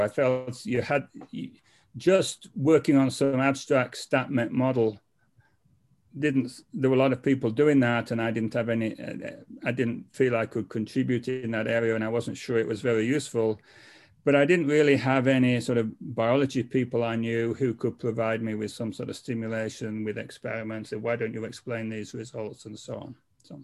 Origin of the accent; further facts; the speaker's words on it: Lancaster, North West England, United Kingdom; moved away as an adult; also born or lived in London; where I grew up in England was Lancaster, which is a small town. And then I was spent the previous, before going to Santa Cruz, I was 7 years in London.